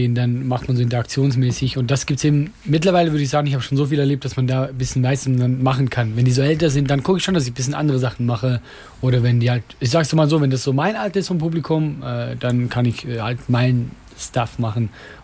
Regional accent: Switzerland; German is a second language; obwohl ich gerade als Schweizer nichts sagen soll.

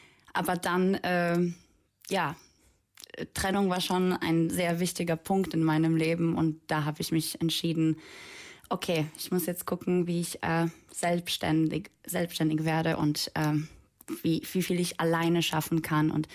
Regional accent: Poland; now in Germany; Ich komme ursprünglich aus Polen, da habe ich Musikschule besucht, ich hatte Klavierunterricht als Hauptfach.

